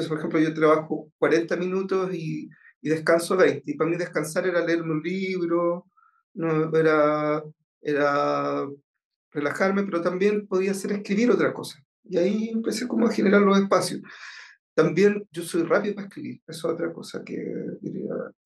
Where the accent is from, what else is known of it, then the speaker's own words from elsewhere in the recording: Antofagasta, Chile; born there; yo nací en Antofagasta. Viví harto tiempo en la provincia también, porque por mi trabajo me tocaba estar en distintos lugares, especialmente Puerto Cisne, Los Ángeles, también estuve en Copiapó